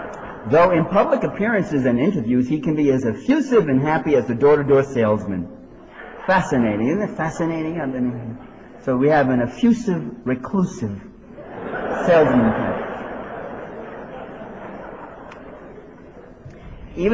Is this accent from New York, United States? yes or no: yes; New York, United States; I'm from New York, but I'm really not brilliant.